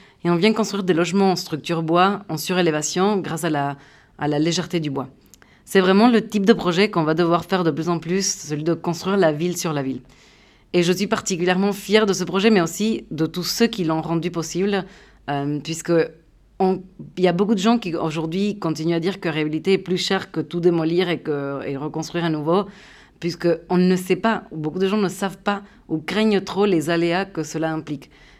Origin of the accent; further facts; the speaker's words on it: Buenos Aires, Argentina; moved away as an adult; also born or lived in London; now in France; Je suis née en Argentine, à Buenos Aires, où j'ai vécu jusqu'à mes 25 ans. Je suis partie pour étudier politique publique en urbanisme à Londres et je suis arrivée en France il y a un peu plus de 8 ans.